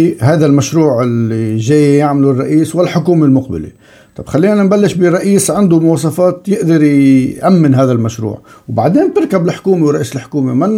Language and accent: Arabic; Lebanon; كلبنانيين